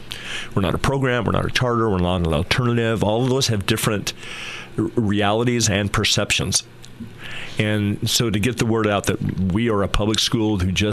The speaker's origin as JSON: {"language": "English", "town": "Ashland", "region": "Oregon", "country": "United States", "tie": "born or raised there", "said": "Yeah, I've been a Rogue Valley resident my whole life. Born and raised in Ashland and came back and started my teaching career there."}